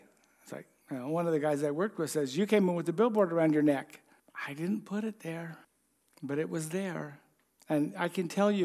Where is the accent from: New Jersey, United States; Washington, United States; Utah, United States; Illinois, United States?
Utah, United States; Ogden; And I grew up in Ogden, and I went to Weber High School.